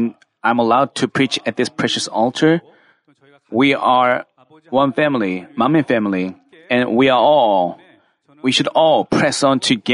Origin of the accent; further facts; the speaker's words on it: Russia; Has any one of you been to Russia? But because I came from Russia, let me briefly introduce what country Russia is.